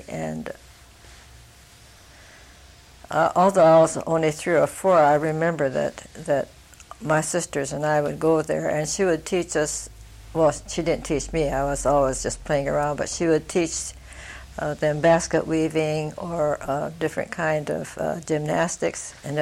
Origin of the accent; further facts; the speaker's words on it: Portland, Oregon, United States; When I was growing up in Northwest Portland